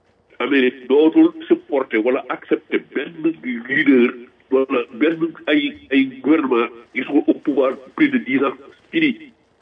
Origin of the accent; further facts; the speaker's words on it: Senegal; parce que nous sommes Sénégalais